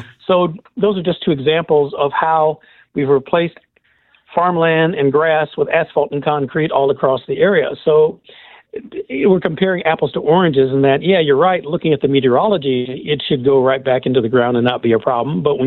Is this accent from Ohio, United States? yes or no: yes; Cleveland, Ohio, United States; I'm from Cleveland originally, and I'm much more cold tolerant